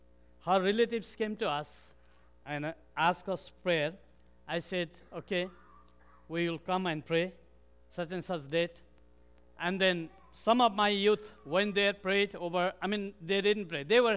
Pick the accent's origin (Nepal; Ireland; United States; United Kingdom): Nepal; now in Kathmandu, Nepal; Well, this is what Nepal looks like. This Himalaya mountain is just in front of my hometown where I was born. Now I live in Kathmandu, but it could be seen from my hometown